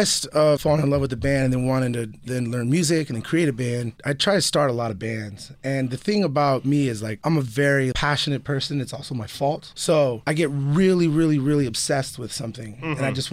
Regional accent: California, United States; Like, I grew up in the Bay, and it was just stealing and fighting

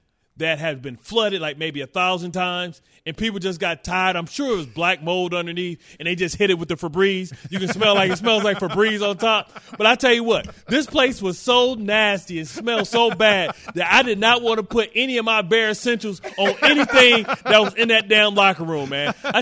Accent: Detroit, Michigan, United States; People didn't know I was from Detroit.

